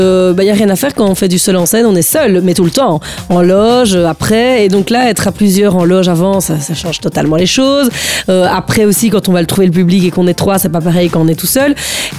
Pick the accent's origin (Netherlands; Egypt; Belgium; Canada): Belgium; Flémalle, Wallonia; Et donc, oui, je suis liégeoise, très fière de l'être, et c'est vrai que je le dis tout le temps.